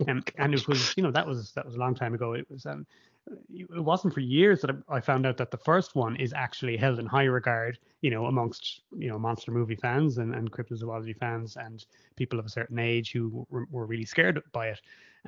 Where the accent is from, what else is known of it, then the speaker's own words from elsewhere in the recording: Cork, Munster, Ireland; my friends growing up in Cork and Ireland